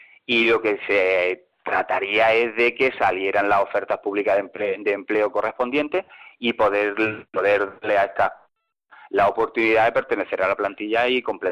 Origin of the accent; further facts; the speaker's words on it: Granada, Andalusia, Spain; aquí yo soy de Granada.